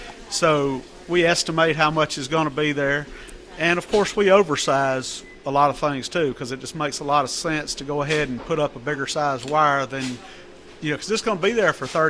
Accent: Hickory Grove, South Carolina, United States; born and raised in Western York County, Hickory Grove, went to York Comprehensive High School, went to USC

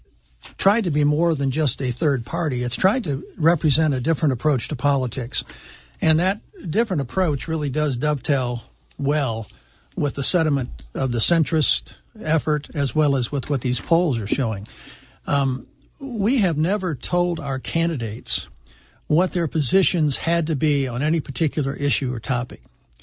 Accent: United States; It doesn't please me, though, as an American.

